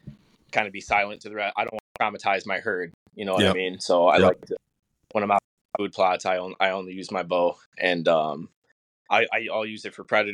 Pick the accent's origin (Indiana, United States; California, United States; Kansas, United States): Indiana, United States; I'm from Northwest Indiana.